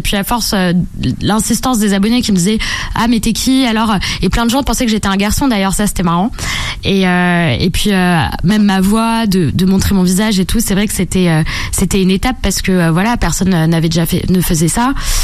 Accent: Paris, Île-de-France, France; j'ai grandi à Paris, donc c'est vrai que c'est une ville qui est très dynamique, où ça appelle tout le temps.

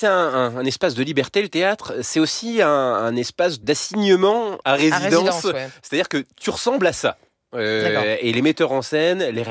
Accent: Nancy, Grand Est, France; Et donc, moi, voilà, je suis de Nancy, mais c'est quand même pas tant à l'Est que ça, quoi.

